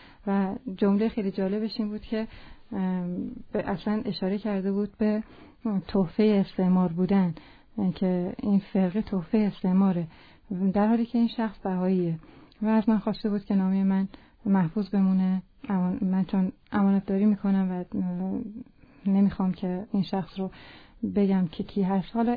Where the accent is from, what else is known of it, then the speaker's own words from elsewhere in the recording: Hamadan, Iran; خب من تو شهر خودمون همدان که هستم